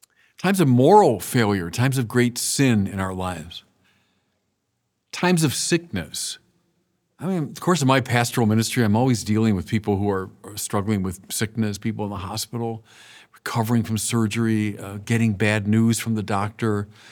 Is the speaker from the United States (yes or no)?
yes; Midwest, United States; You know, look, I'm from the Midwest. I'm used to snow.